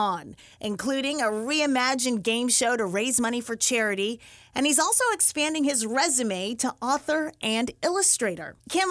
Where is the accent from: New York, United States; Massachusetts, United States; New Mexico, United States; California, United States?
Massachusetts, United States; Boston; So I have to start by asking you, I'm from Boston.